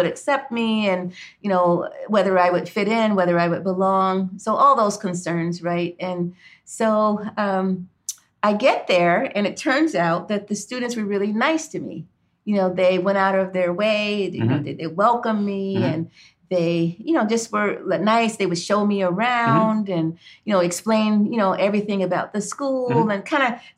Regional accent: Cleveland, Ohio, United States; when I was a kid, I grew up in Cleveland, Ohio, in an all-Black neighborhood.

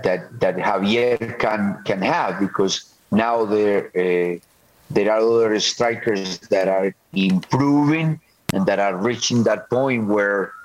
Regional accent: Colombia; born there; English is a second language; I was born in Colombia, so obviously I love my country.

